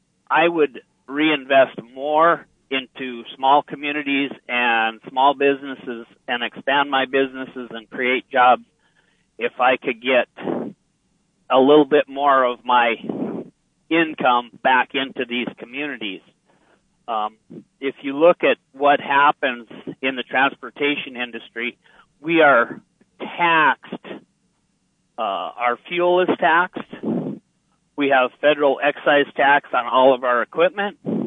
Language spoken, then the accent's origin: English; North Dakota, United States; I'm from North Dakota, and I'm listening to your program talking about Trump.